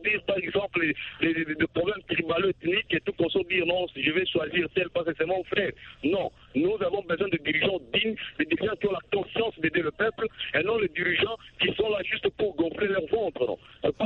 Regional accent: DR Congo; chez nous, en RDC

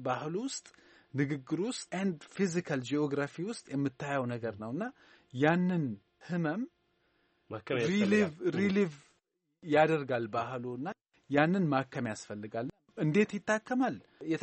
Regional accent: Dire Dawa, Ethiopia; እኔ ድሬዳዋ ነው ያደግኩት እና ያደግኩበት ባህል የሐረሪ ባህል እና የሶማሌ ባህል ይጥ ውስጥ ነው ያደግኩት

